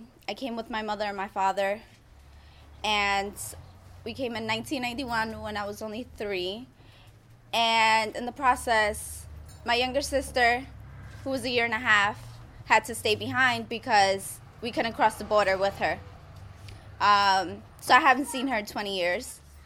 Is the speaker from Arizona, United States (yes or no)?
no; Brooklyn, New York, United States; I grew up in Brooklyn.